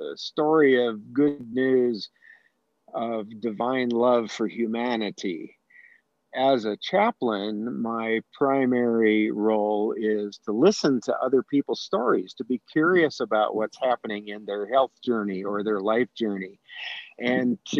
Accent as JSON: {"language": "English", "region": "Midwest", "country": "United States", "tie": "born or raised there", "also_born_or_lived": "California", "said": "I grew up in the Midwest after being born in California."}